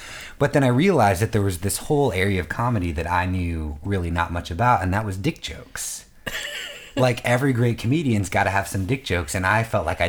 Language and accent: English; Iowa, United States; Because when I grew up in Iowa, so I was super repressed.